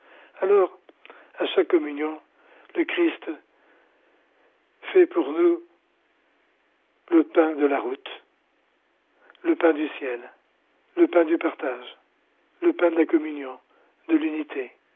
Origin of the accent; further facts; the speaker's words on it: Loigny-la-Bataille, Centre-Val de Loire, France; C'est à Loigny-les-Batailles, c'est chez nous, en Eure-et-Loire.